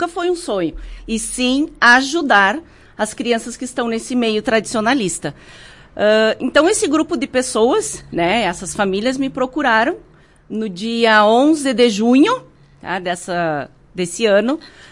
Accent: Rio Grande do Sul, Brazil; Mas, como bom gaúcho, né?

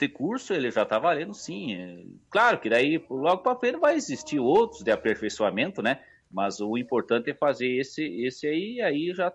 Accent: Rio Grande do Sul, Brazil; Não é somente dizer que eu sou gaúcho, mas eu tenho que respeitar a minha cultura e trabalhar para que isso não morra, né? Porque é a identidade do nosso Rio Grande

